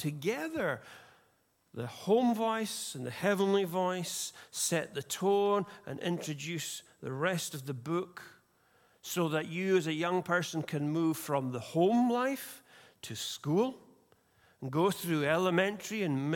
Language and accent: English; Tain, Scotland, United Kingdom; Back in my hometown of Tain in the Highlands of Scotland, there's an old bell tower where every night at 8 p.m. the bell is rung